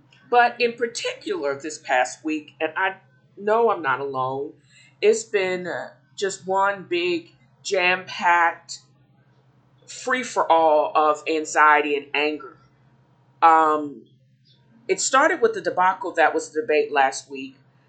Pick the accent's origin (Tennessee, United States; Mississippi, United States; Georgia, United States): Tennessee, United States; my awareness and my concern about the rising numbers now in my home state of Tennessee